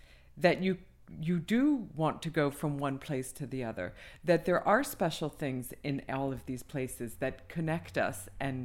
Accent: United States; moved away as an adult; now in United Kingdom; And when I first moved here, as you can hear, I'm American, and I didn't drive.

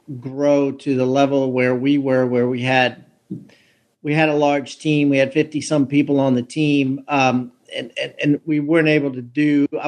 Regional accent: Columbia, Maryland, United States; I'm from Maryland. I was born in Columbia, Maryland, which is a suburb of Baltimore, and basically spent my first 50 years there.

